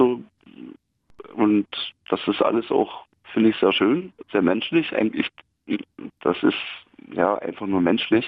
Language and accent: German; Finsterwalde, Brandenburg, Germany; Ein Finsterwalder Preuße.